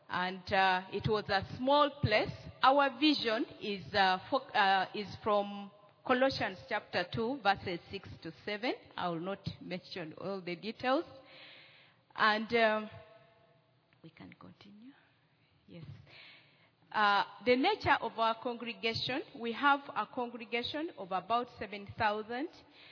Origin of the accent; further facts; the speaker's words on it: Uganda; I come from Uganda.